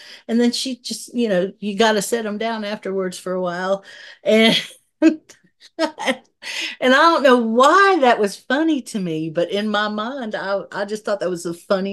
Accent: Appalachia, United States; the subtle art of being a Appalachian woman

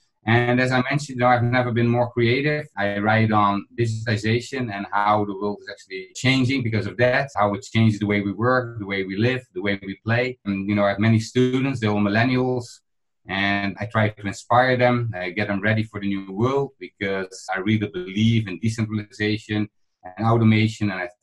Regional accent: Netherlands; I'm from the Netherlands. I am almost 50 years old

